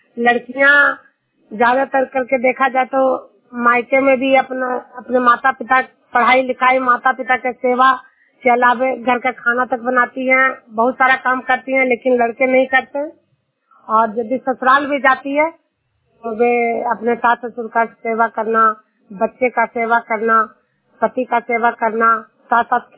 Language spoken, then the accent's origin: Hindi; Junar, Bihar, India; मैं नालंदा जिला हिलसा प्रखंड जुनार गांव की निवासी हूँ